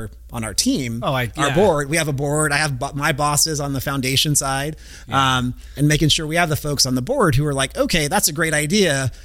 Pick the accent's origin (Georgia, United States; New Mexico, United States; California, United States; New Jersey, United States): California, United States; I grew up in LA in Orange County.